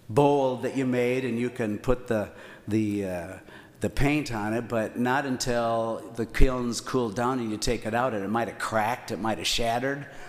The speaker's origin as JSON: {"language": "English", "region": "Missouri", "country": "United States", "said": "I'm from Missouri. You got to show me."}